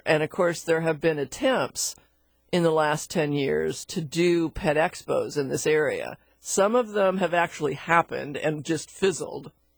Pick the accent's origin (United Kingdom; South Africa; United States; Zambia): United States; Seattle, Washington; I mean, for heaven's sakes, I grew up in Seattle, but it trashes my flowers.